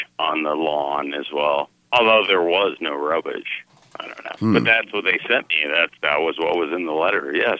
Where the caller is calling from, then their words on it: Missouri, United States; Yeah, so I'm calling from Missouri.